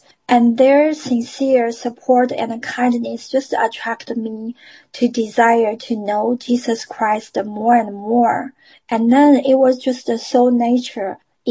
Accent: China; moved away; no matter where I am after I came from China, I always have God's people around me

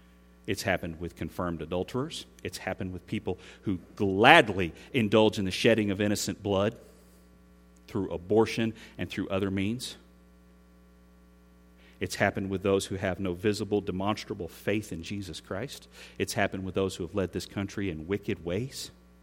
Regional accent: United States; the right and the privilege I have as an American to have a voice in my government

